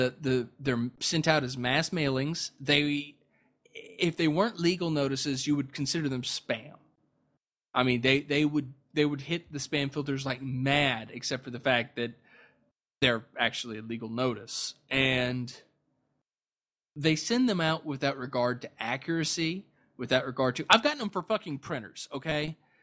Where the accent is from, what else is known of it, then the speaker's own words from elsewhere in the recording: United States; I'm sorry, I'm American and I've been drinking.